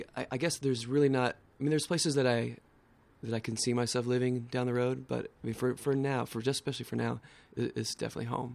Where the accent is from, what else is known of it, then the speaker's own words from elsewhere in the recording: California, United States; I'm from Orange County, back when it was called Orange County and not the OC. I was pre-OC Orange